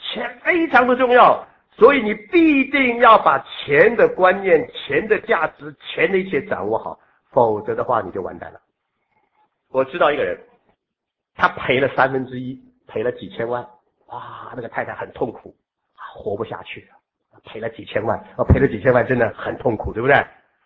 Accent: Hong Kong; 今天我们香港人天天的忧虑

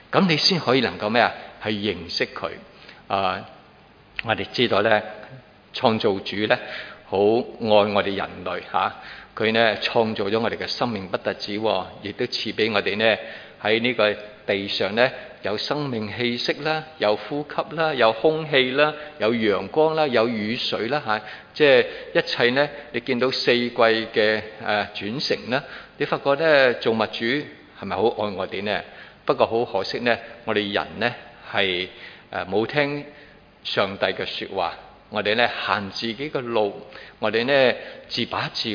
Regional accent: China; 尤其是我哋中國人咧係好中意咧五福臨門嘅喎

